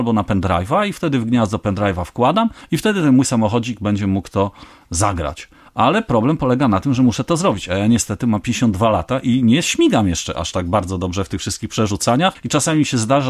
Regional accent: Bydgoszcz, Kuyavian-Pomeranian Voivodeship, Poland; born there; Jako urodzony bydgoszczanin

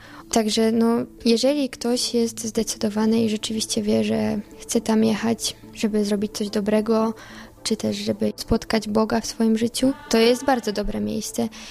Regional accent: Olimpin, Kuyavian-Pomeranian Voivodeship, Poland; now in Łódź, Poland; pochodzę z Olimpina pod Bydgoszczą. Od paru lat mieszkam w Łodzi, ponieważ tam studiuję mikrobiologię.

